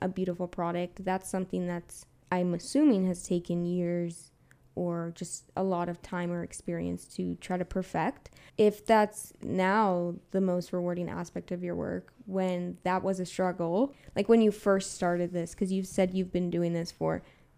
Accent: Virginia, United States; I'm from Northern Virginia in a very suburb and very urban area.

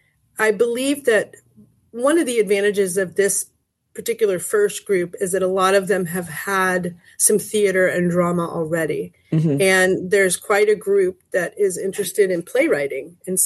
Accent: Los Angeles, California, United States; I grew up in Los Angeles where there was a robust drama department in my school

